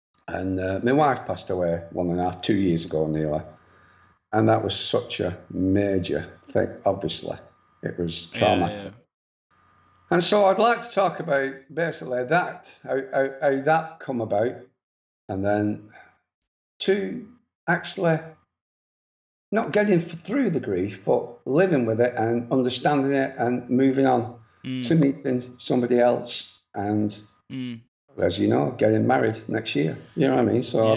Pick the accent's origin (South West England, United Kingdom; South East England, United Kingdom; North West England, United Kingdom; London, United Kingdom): North West England, United Kingdom; Wigan; were brought up in Wigan in a place called Kendall Street, which, to be honest, to some of your mates growing up in Wigan